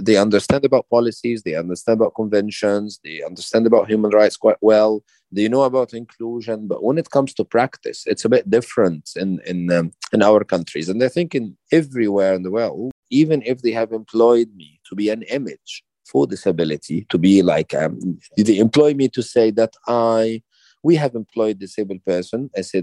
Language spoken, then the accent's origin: English; Egypt; I am originally from Egypt, a person with a visual impairment.